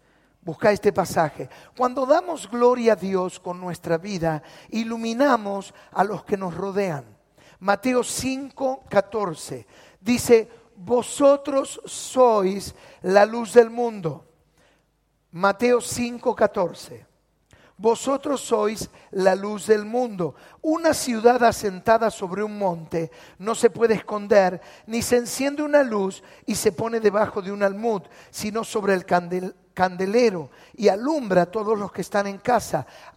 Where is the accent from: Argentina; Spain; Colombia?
Argentina; Buenos Aires; born there; Yo nací en La Boca, en un conventillo.